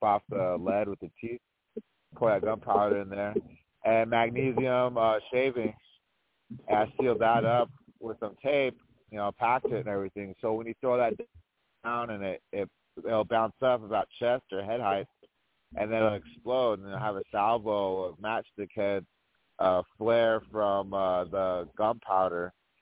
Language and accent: English; Rosebud Reservation, South Dakota, United States; I'm from Rosebud Reservation, Lakota.